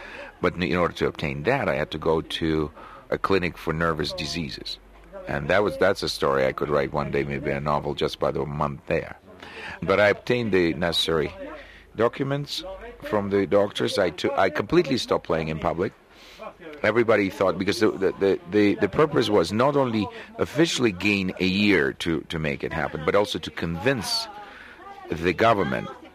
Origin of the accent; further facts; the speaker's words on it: Moscow, Russia; also born or lived in New York / London; And I came from Moscow, and I'm very much a Moscovite. I've lived now in Moscow, New York, and London, so three great cities. So I'm a big city boy.